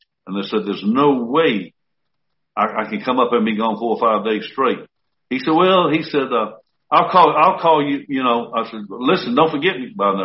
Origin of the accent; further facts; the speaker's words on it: Columbus, United States; I'm going to put you in Columbus. I said, okay. I'm in my hometown right here.